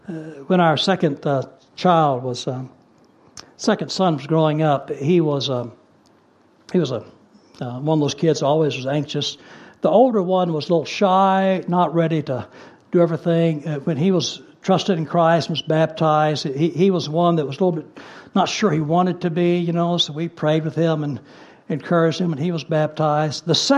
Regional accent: Dallas, Texas, United States; I grew up in Dallas, Texas, and I grew up in the 50s.

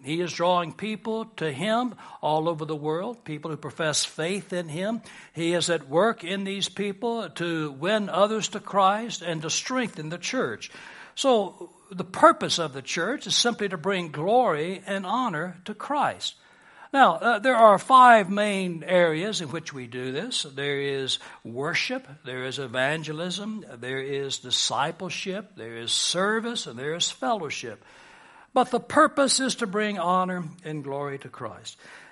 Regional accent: Dallas, Texas, United States; Growing up in Dallas, Texas, my church was downtown, so I saw big buildings being built quite often.

